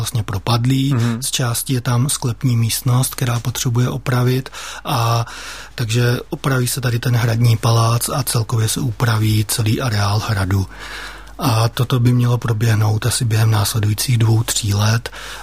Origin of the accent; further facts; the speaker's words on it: Dlouhá Třebová, Pardubice Region, Czechia; born there; nejvíce se mně líbí pohádka, která se vztahuje k mojí rodné vesnici